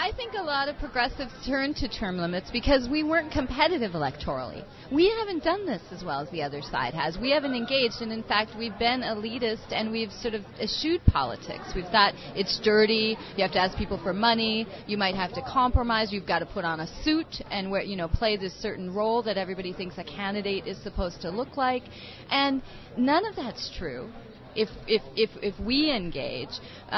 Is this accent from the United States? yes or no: yes; Minnesota, United States; My home state of Minnesota, I was an organizer there.